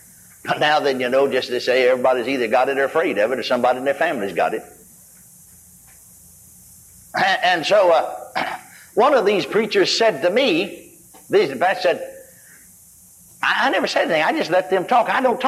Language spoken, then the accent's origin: English; McKinney, Texas, United States; We stopped back through McKinney, my hometown. Drove by 405 North College Street.